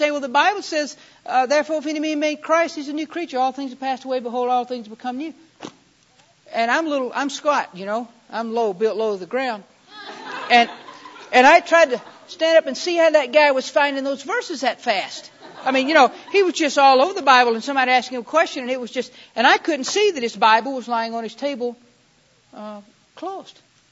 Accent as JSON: {"language": "English", "region": "the South", "country": "United States", "accent": "Southern", "said": "And I'm sorry, I'm from the South, and if you couldn't tell that, I've lost all of my accent."}